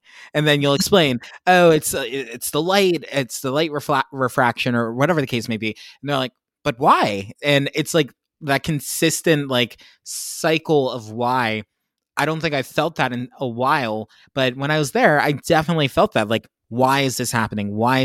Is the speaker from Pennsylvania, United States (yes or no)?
yes; Pennsylvania, United States; I grew up in Pennsylvania.